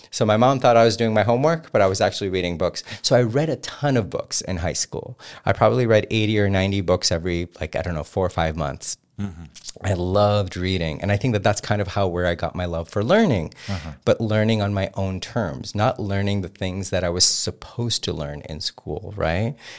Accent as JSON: {"language": "English", "town": "Karachi", "region": "Sindh", "country": "Pakistan", "tie": "born or raised there", "also_born_or_lived": "Mauritius / France", "said": "I was born in Mauritius. I was in Pakistan for a little bit. Then I moved to France at age 6 to 12. And then at 12, I came back to Pakistan. And I was in Karachi and I was in high school there."}